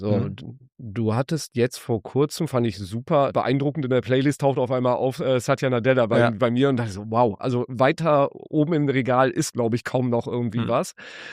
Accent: Cologne, North Rhine-Westphalia, Germany; Als Kölner kennt man Deiters.

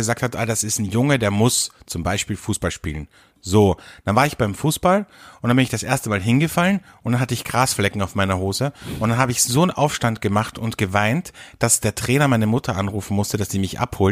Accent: Austria; bei uns in Österreich ist halt ganz oft Karpfen oder Bratwurst mit Sauerkraut.

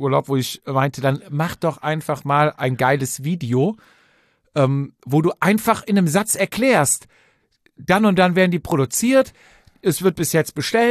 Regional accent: Austria; Ja, ich komme aus Österreich

